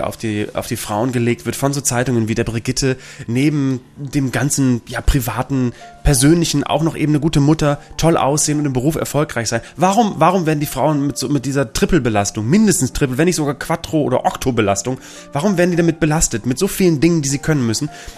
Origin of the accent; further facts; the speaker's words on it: Northern Germany, Germany; also born or lived in Vegesack, Germany; uns beide als Norddeutsche, mich erinnert das gerade an was, Reeperbahn, ich sag nur Reeperbahn. Ich habe früher in Fegesack in der Nähe einer Reeperbahn gewohnt